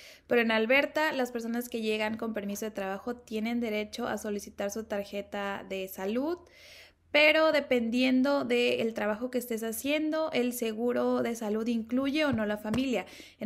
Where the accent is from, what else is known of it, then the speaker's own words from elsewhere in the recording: Mexico; moved away as an adult; now in Canada; yo soy de México, vine con mi familia que está integrada por mi esposo, mis 2 hijos y tomamos la decisión de llegar a Canadá o emigrar a Canadá en el 2019.